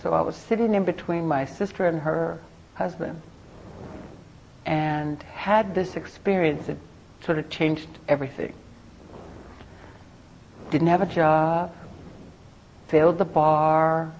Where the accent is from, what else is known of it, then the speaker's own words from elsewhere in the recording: Seattle, Washington, United States; I grew up in High Point in Seattle. And I came from a really, really kind of rough family, very dysfunctional, and all of the trappings that go with it.